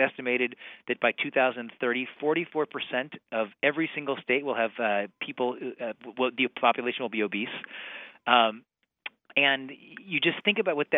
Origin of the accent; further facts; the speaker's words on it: Missouri, United States; I'm originally from Missouri.